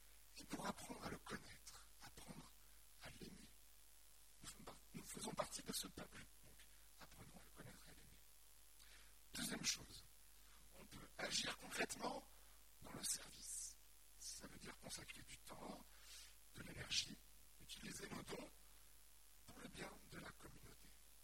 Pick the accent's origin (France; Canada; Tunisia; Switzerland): France; aujourd'hui je suis français, j'habite en France